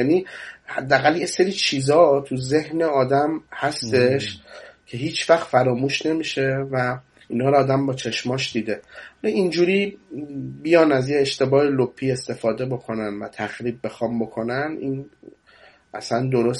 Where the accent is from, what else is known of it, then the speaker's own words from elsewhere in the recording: Iran; من خودم به عنوان کسی که تمام بچگیم و جوونیم و نمیدونم عمرم توی جمهوری اسلامی یا تو نماز جمعه بودم یا تو راهپیمایی بودم